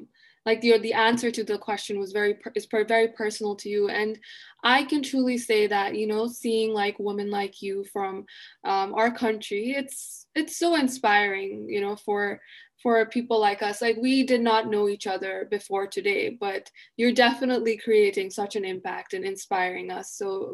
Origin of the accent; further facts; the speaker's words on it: Nepal; we are from Nepal.